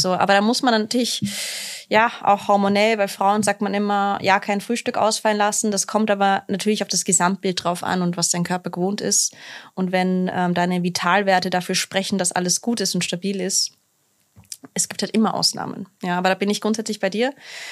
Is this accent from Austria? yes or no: no; United Kingdom; Ich meine, ich bin Britin, ich liebe Chips.